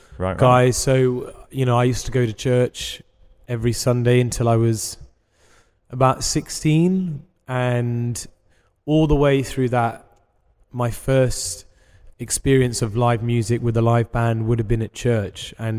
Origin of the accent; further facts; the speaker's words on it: England, United Kingdom; we're English, like we've produced some of the world's greatest bands.